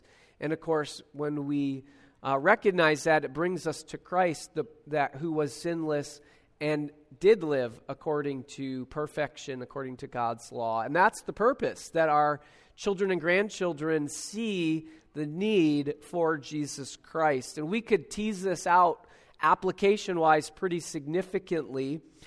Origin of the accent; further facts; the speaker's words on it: Minnesota, United States; I'm from Minnesota. That's where I live. We would go all the way up on not quite to Canada, but about an hour from the border.